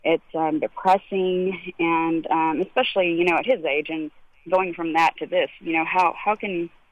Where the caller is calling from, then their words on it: Southlake, Texas, United States; and I'm calling from Southlake.